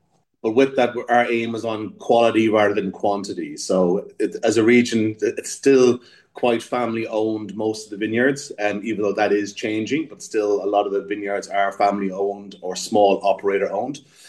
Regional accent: Ireland; Like, where I grew up back home in Ireland, there was a lot of German wines

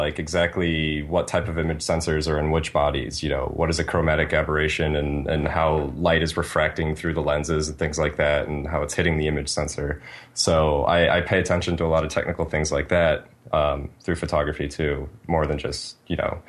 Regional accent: Chicago, Illinois, United States; I am from Chicago, Chicago.

